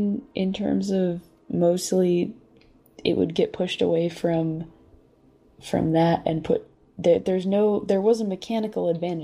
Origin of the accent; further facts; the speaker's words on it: Providence, Rhode Island, United States; I haven't forgotten growing up in Providence.